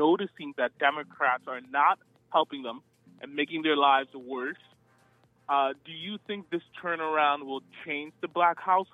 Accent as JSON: {"language": "English", "region": "New York", "country": "United States", "said": "I'm from New York. I'm not a liberal. I am a hardcore conservative 21-year-old."}